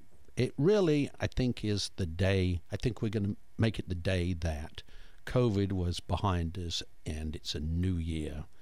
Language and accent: English; United Kingdom; You know, I'm British. We overcook the meat.